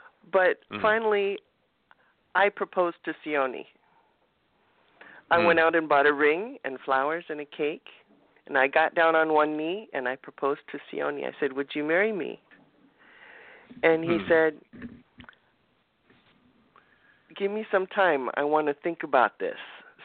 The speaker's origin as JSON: {"language": "English", "town": "Redondo Beach", "region": "California", "country": "United States", "tie": "born there", "said": "Well, I was born in Redondo Beach"}